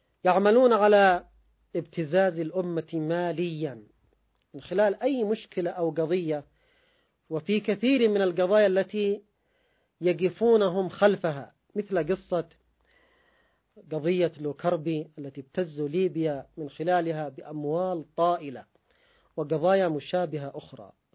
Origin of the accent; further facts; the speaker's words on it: Yemen; وحصلت مآسي عندنا في اليمن، وهناك الآن مأساة في لبنان بسبب ضرب العملة المحلية